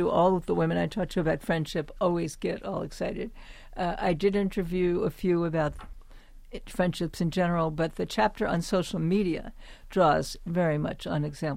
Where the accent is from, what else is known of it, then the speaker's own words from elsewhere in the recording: Brooklyn, New York, United States; I grew up in Brooklyn, we will often talk along as a way of showing enthusiasm.